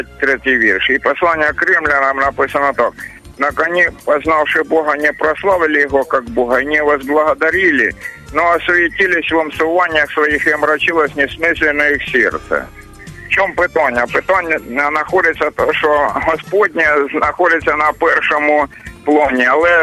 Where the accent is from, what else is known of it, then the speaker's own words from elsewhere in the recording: Kharkiv Oblast, Ukraine; я з Харківщини.